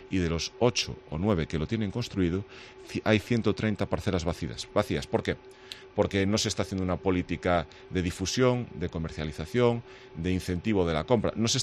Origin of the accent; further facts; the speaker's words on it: Galicia, Spain; que a nuestra comunidad autónoma, Galicia, se le siga maltratando desde Madrid. Me duele como gallego